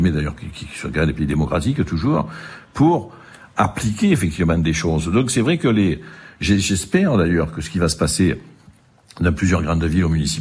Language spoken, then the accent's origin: French; France; je ne me sens pas pour autant accusé en tant que Français.